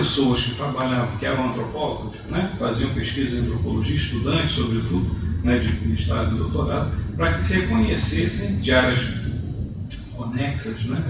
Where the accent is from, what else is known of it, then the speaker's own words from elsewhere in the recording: Rio de Janeiro, Brazil; Fui formado na UFRJ, aqui no Rio, sou carioca, mas já há 4 anos eu dou aula na UNB